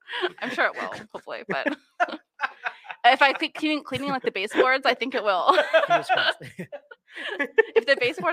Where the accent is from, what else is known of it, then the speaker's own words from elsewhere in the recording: Waynesboro, Virginia, United States; I was getting married where I grew up in Waynesboro.